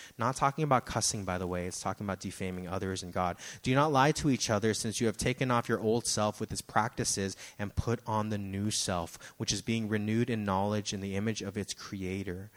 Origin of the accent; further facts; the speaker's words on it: United States; I speak a lot to Americans because I am an American.